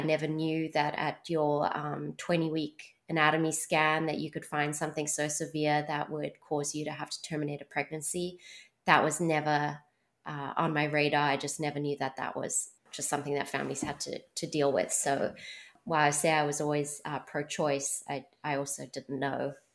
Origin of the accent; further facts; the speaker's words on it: South Africa; now in Somerville, United States; I'm originally from South Africa, and Zach is originally from Long Island, New York. And we moved to Somerville at the end of 2018.